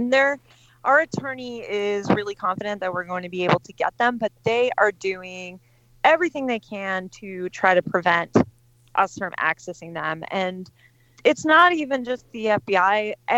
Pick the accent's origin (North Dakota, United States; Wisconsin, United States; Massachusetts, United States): Massachusetts, United States; Quincy; Whitey Bulger was my neighbor. I grew up in Quincy.